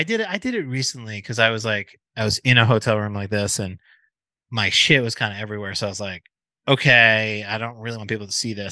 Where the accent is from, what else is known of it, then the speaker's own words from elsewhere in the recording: New York, United States; now in Los Angeles, United States; I start telling people I'm from New York. Like it's really shitty here. I really don't like it. I want to come home.